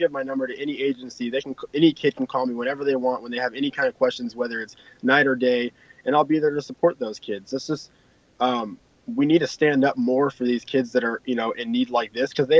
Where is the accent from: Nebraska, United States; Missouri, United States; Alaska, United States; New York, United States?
Alaska, United States; See, Alaska is my home state, and you know, a lot of people claim that they support Alaska, but no one does what I do.